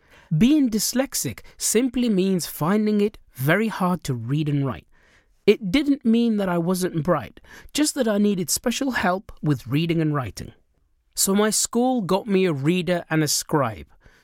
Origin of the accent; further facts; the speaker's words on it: England, United Kingdom; English is a second language; also born or lived in Sudan; now in Scotland, United Kingdom; I was born in Sudan, and I moved to England age 8. I didn't know a word of English at that point.